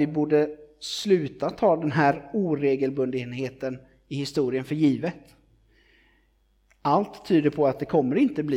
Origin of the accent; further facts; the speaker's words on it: Sweden; Jag är ju svensk.